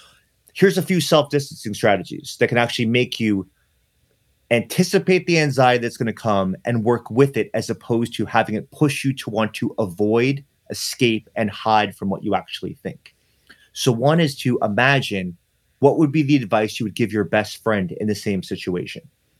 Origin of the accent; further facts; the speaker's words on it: New York City, New York, United States; I'm from New York City.